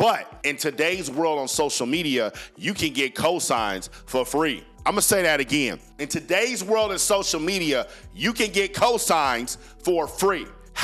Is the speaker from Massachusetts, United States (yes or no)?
no; Compton, California, United States; I grew up in Compton, but I have an entirely different perspective because I'm not in the gang, but I am gang affiliated.